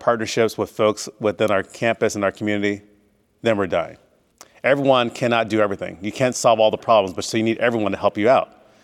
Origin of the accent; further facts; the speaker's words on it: Iowa, United States; I came here in 2020. I'm actually originally from Iowa.